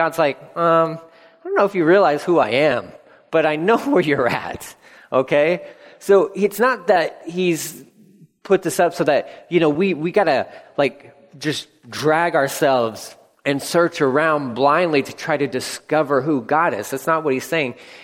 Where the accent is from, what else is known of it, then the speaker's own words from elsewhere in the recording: Texas, United States; I don't have a good enough Texas one because people don't realize I'm from Texas, but born and raised, like, I think I need to say y'all more